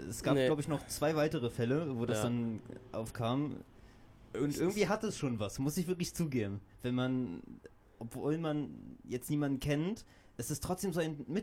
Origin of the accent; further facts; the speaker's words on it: Berlin, Germany; Ich komme ja aus Berlin, ist ja klar, ich kenne niemanden.